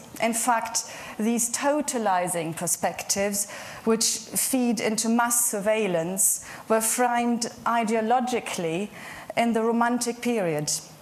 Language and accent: English; Wales, United Kingdom; We are from Wales, where we both live and work at Aberystwyth University.